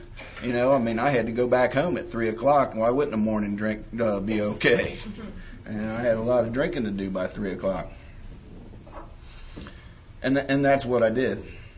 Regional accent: Cincinnati, Ohio, United States; moved away as an adult; now in North Carolina, United States; I grew up in Cincinnati, Ohio. Everybody here thinks I'm from the South. Well, maybe Ohio from up here is South. But I moved to North Carolina about 5 years ago and already had an accent

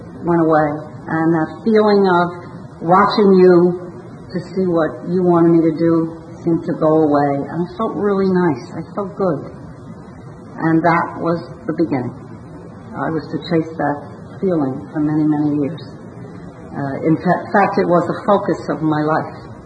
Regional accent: Brooklyn, New York, United States; I grew up in Brooklyn. That was the problem to start.

